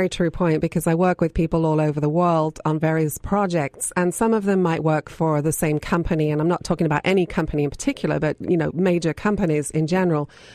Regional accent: England, United Kingdom; now in San Diego, United States; And I can remember when I first emigrated to San Diego from my hometown in England.

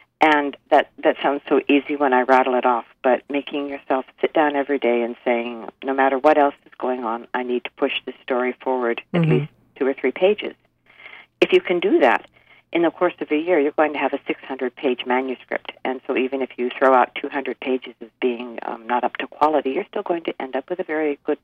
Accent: Alaska, United States; I grew up in Alaska, and when I was married at 18, I moved to Kodiak to live with my husband there.

